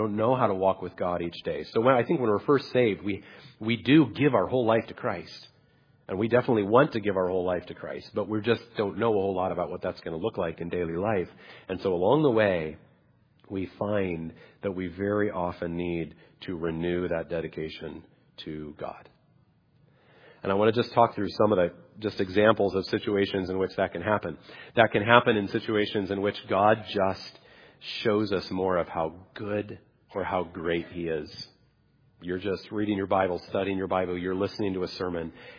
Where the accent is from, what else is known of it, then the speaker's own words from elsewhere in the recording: Salt Lake City, Utah, United States; I grew up in Salt Lake City. I love Utah. It's great.